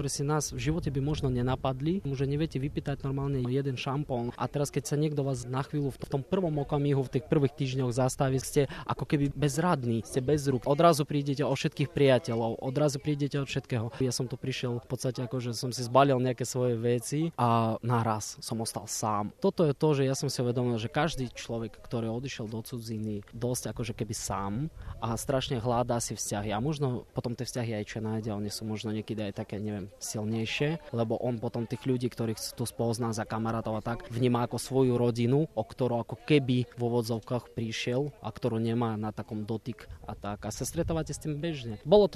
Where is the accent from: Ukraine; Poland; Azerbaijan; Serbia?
Ukraine; Kyiv; moved away as an adult; now in Slovakia; Ja priamo som sa narodil v Kyjeve a v podstate 18 rokov som prežil v Kyjeve, celé detstvo, štúdium. A ako 18 ročný som odišiel vlastne na Slovensko